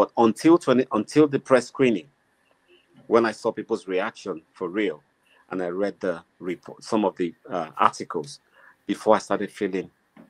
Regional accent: Nigeria; And I was happy that at least as a Nigerian, let me be part of the narrative to say, my country is safe, okay?

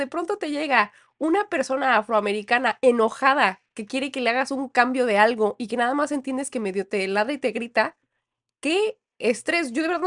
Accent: Mexico; muy alejado a la realidad con la que yo crecí en México

